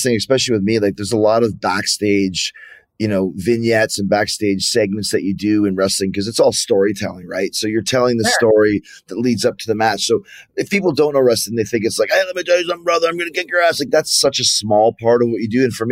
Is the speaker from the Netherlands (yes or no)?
no; Canada; And I'm from Canada, so I shouldn't even be selling it, but it was really cold.